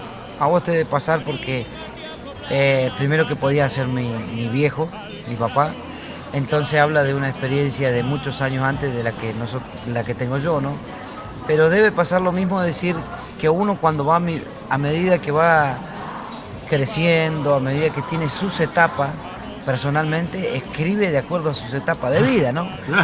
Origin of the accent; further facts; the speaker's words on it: Patagonia, Argentina; a los patagónicos, o a nuestra gente, a nuestros abuelos, a mi bisabuelo era de Pumelef, de apellido